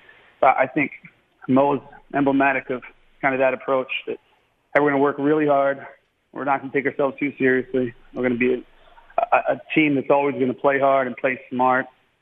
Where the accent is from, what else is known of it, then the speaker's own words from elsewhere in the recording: Baltimore, Maryland, United States; Growing up in Baltimore, it's the Orioles, Maryland basketball, and wrestling, probably in that order.